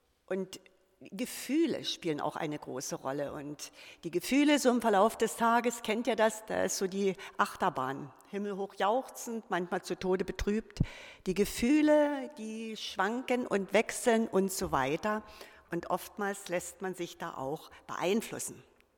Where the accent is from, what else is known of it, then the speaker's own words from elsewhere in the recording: Lusatia, Germany; ich komme auch so vom Dorf, aus der Lausitz, das ist meine Heimat